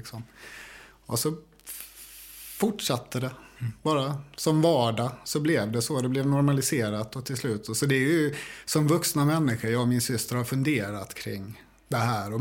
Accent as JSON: {"language": "Swedish", "town": "Karlshamn", "region": "Blekinge", "country": "Sweden", "tie": "born or raised there", "also_born_or_lived": "Stockholm"}